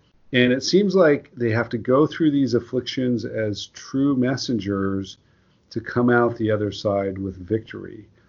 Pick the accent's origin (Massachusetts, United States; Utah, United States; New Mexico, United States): Utah, United States; I grew up in Utah Valley, so 90% of the people were members.